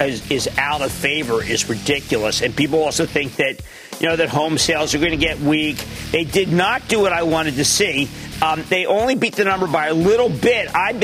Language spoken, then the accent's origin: English; New Jersey, United States; Sarah in my home state of New Jersey.